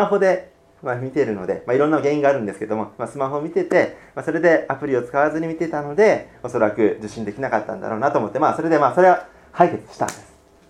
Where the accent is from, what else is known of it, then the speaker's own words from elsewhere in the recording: Saga, Japan; 私、佐賀に、私の実家の佐賀にですね、行ってきました。